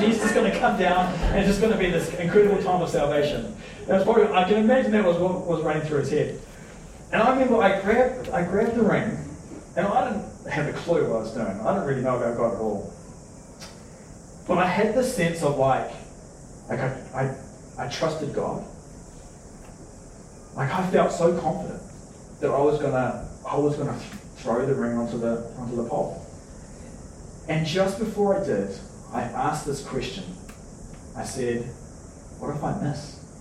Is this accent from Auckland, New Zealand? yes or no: no; Waikato, New Zealand; He'd moved up to this area. We're from the Waikato originally.